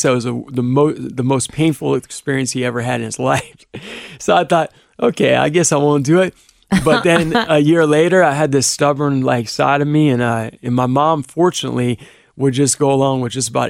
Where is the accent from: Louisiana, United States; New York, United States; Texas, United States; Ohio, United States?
Ohio, United States; Cleveland; I used to watch the cartoons on Saturday morning in Cleveland. I grew up in Cleveland.